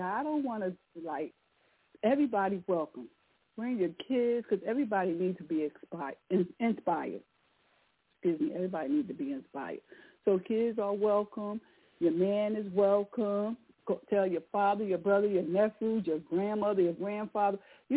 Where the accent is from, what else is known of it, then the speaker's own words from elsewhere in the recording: New Jersey, United States; born and raised in North New Jersey. Born and raised in North New Jersey.